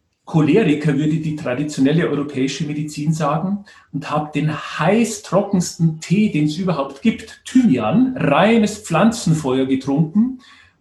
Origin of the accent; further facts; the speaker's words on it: Bavaria, Germany; now in Vienna, Austria; wie man vielleicht an den wenigen Sätzen schon hört, ich bin ein Bayer in Wien